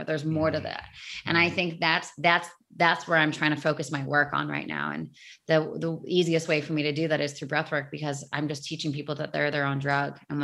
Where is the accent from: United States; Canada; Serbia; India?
Canada; 'cause I'm Canadian, so I don't think they'll allow that.